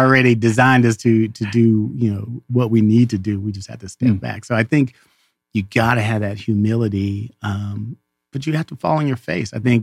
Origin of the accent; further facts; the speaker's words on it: Texas, United States; I'm a country boy, right? Yeah. So I'm from Texas and born and bred, proud Texan.